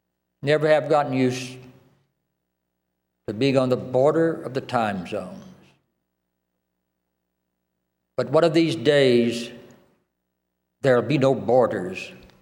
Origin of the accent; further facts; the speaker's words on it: Opelika, Alabama, United States; now in Chattanooga, United States; I grew up in Opelika, Alabama, the last city before you get to the Eastern zone. Now I have lived and worked in the Chattanooga area, the last city before you get to the Central zone.